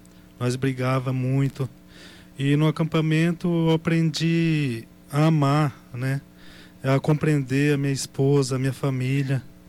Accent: Itamarati, Mato Grosso do Sul, Brazil; Eu sou de Itamaraty, só que eu fiz o acampamento por Laguna Carapã.

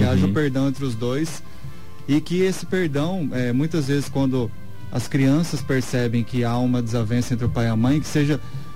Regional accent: Campo Grande, Mato Grosso do Sul, Brazil; Eu sou mato-grossense mesmo, né? É. Sou campograndense, nascido e criado em Campo Grande.

